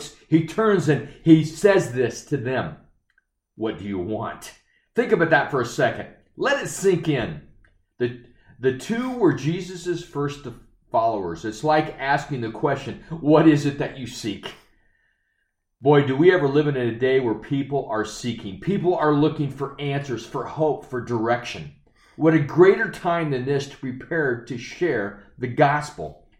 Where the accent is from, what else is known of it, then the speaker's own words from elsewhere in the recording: Oskaloosa, Iowa, United States; like walking from in my hometown in Oskaloosa, Iowa, to the south side of Ottumwa, Iowa.